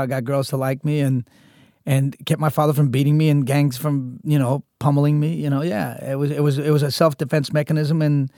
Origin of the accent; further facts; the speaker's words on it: Jackson Heights, New York, United States; Yeah, I grew up in Jackson Heights, Queens. Yeah. My mom stomped for her.